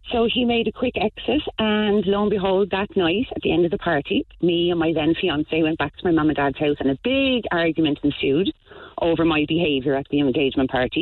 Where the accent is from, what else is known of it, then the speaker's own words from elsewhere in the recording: Dublin, Leinster, Ireland; I'm from Dublin